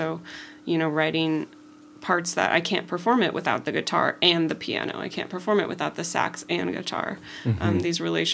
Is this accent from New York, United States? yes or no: no; Seattle, Washington, United States; Yeah, I grew up in Seattle. Went to Washington Middle School, Garfield High School, both esteemed music, jazz programs.